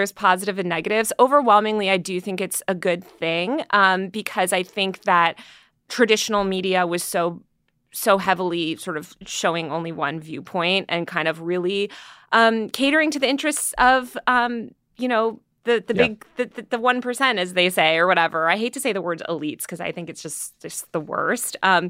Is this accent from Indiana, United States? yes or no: no; Greenwich, Connecticut, United States; also born or lived in New York City, United States; I grew up in Connecticut and New York City, but mostly Connecticut for a lot of my formative years in this like stupid preppy town that was really repressive